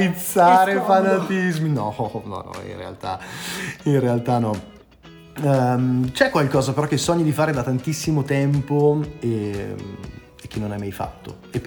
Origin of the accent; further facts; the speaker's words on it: Lombardy, Italy; c'era una gincana dalle mie parti, perché ci sono diversi maneggi nella campagna cremonese.